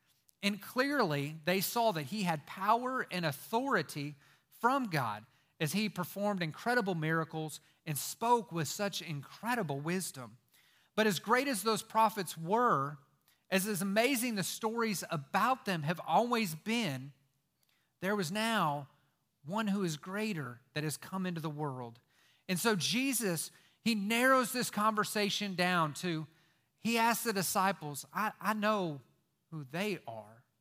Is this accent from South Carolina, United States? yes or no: no; Las Vegas, Nevada, United States; I'm from Las Vegas. So I have to tell people, especially when I'm flying back south, I'm not a gambler